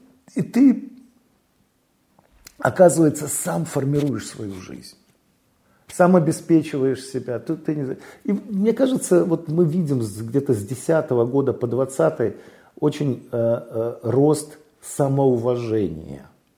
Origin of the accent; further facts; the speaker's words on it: Belarus; Мы стали говорить, что мы белорусы, и мы имеем право быть нацией.